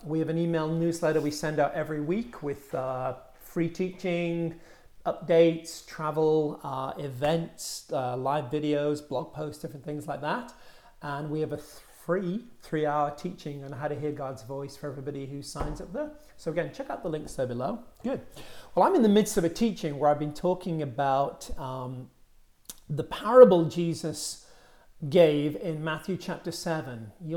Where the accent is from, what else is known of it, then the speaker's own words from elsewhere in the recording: United Kingdom; now in United States; I'm a Brit living in America on a mission here.